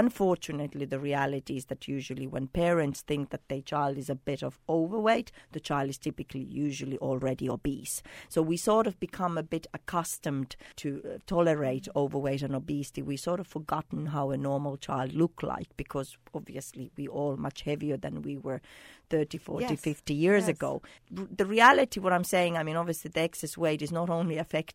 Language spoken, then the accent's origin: English; Finland; now in Ireland; I'm coming from Finland and I'm living in Ireland